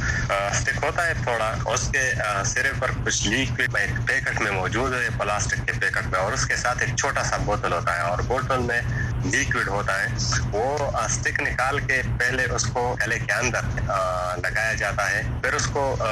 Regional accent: Buner, Khyber Pakhtunkhwa, Pakistan; بنیر, اور علاقے کا نام جو ہے امازے ہے, گاؤں کا نام چروڑ ہے.

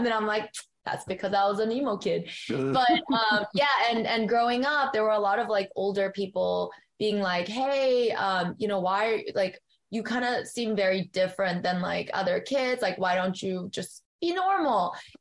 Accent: South Korea; growing up in Korea.

